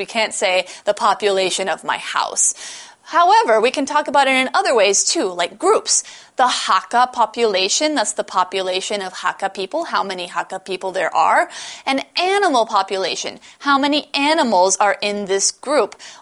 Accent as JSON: {"language": "English", "country": "United States", "said": "my ethnic group is several different ethnic groups、mm-hmm. because I'm American. It's from Denmark, England, and Scotland. So Danish, English, Scottish"}